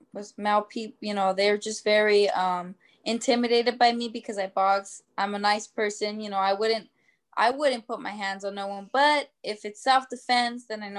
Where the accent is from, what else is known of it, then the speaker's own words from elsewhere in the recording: California, United States; So with me, like, I grew up in the San Fernando Valley. It's small and big at the same time. Everyone knows everyone.